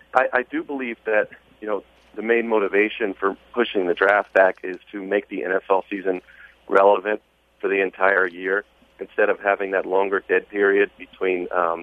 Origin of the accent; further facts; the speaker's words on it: Chicago, Illinois, United States; the only bonus is that they might move the draft to my hometown of Chicago